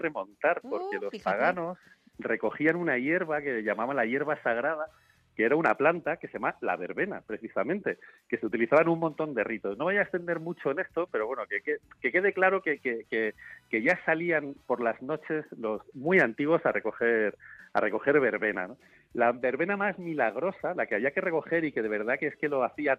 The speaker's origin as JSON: {"language": "Spanish", "town": "Madrid", "region": "Community of Madrid", "country": "Spain"}